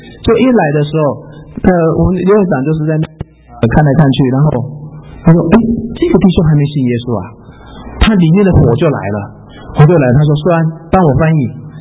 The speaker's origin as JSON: {"language": "Chinese", "country": "Japan", "tie": "born or raised there", "said": "我就97年选择回到日本去，就是我生长的、我长大的地方"}